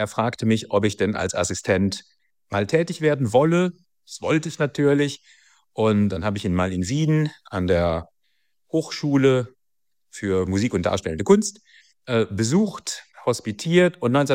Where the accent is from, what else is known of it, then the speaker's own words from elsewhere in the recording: Bochum, North Rhine-Westphalia, Germany; born there; Horst Koblenzer, gebürtiger Bochumer wie ich übrigens.